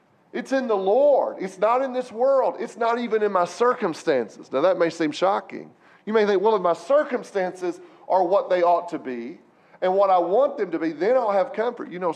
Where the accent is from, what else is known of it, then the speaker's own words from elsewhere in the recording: Arkansas, United States; I'm from Arkansas, but I can still see the big button.